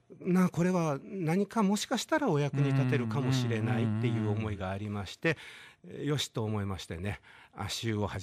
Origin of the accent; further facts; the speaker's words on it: Kagoshima, Japan; だもう見ず知らずの鹿児島から来た、もう怪しいじゃないですか。